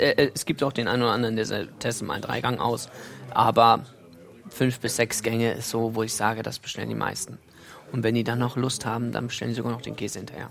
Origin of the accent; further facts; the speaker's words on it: Northern Germany, Germany; Also es war für mich als Norddeutscher immer schon irgendwo reizvoll, hier wieder herzukommen